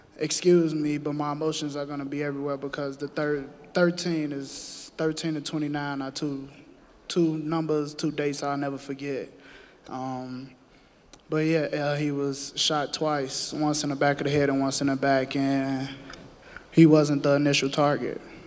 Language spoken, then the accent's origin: English; Chicago, Illinois, United States; I'm from Chicago, Illinois. Being from Chicago, I experience gun violence every single day that I'm there.